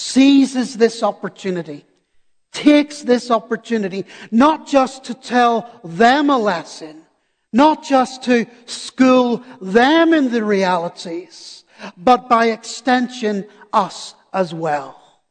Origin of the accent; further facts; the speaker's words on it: Northern Ireland, United Kingdom; I come from Northern Ireland. For 30 years, we lived in a war zone with terrorism, etc., etc.